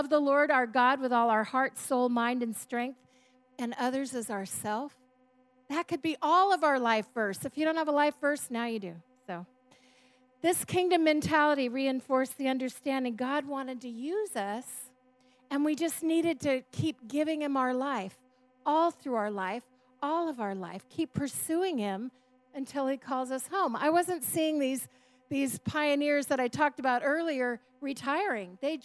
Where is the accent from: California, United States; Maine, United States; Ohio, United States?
California, United States; San Jose; I was raised here in San Jose and a pastor's kid, and then we ended up pastoring the same church. So one place my whole life.